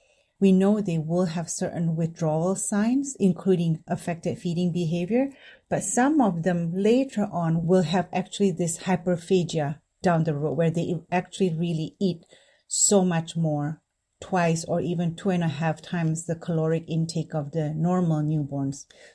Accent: Indonesia; English is a second language; now in United States; So I grew up in Indonesia

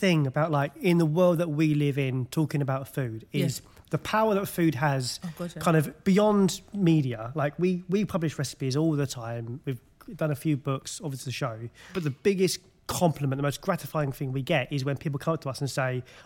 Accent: London, United Kingdom; And I grew up in South London.

